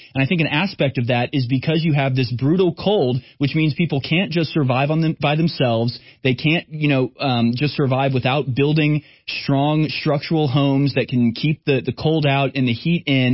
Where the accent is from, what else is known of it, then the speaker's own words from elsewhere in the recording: Texas, United States; So I'm from Texas. I was born and raised here. It's nice and warm here.